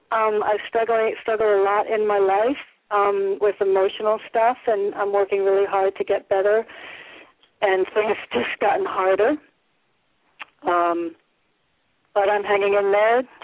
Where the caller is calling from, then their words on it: Connecticut, United States; I'm in Connecticut.